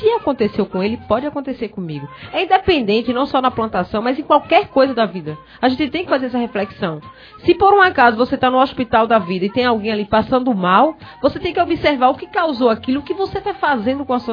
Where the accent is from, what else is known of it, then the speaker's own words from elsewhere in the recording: Northeast Region, Brazil; porque nós somos nordestinos e o nordestino, além de tudo, ele é ousado.